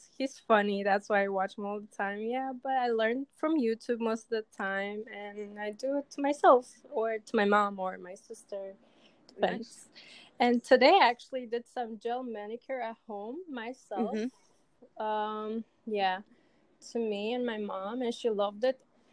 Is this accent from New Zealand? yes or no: no; Uzbekistan; English is a second language; I'm from Uzbekistan.